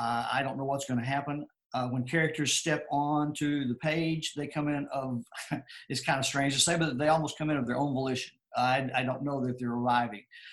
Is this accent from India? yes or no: no; Texas, United States; It had never occurred to me because we are from Northeast Texas. There are a lot of Choctaws around there. The town is right on the Red River, and on the other side is the Choctaw territories of Oklahoma.